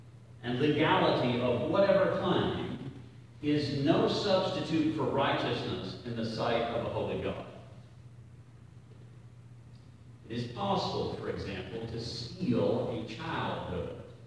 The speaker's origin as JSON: {"language": "English", "region": "the South", "country": "United States", "accent": "southern", "said": "got an operator in New Jersey who told me to speak more slowly because my southern accent was incomprehensible."}